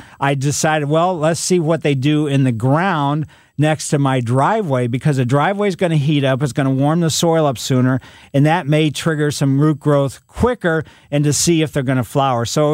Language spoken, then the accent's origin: English; Ellisville, United States; growing up in Ellisville, our yard was filled with this.